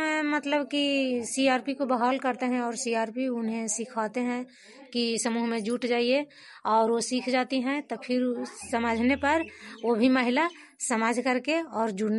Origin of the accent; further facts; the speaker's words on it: Nesra, India; और मैं नेसरा के रहने वाले हूँ। इस समय मैं सतराजा बाग में आई हुई हूँ